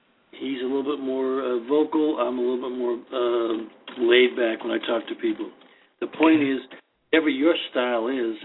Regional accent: California, United States; See, I'm from California, and that just blew me out the door.

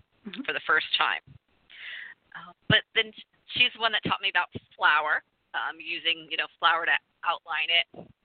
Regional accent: Rhode Island, United States; accent: Rhode Island; I'm from Rhode Island. I don't pronounce my R's very well.

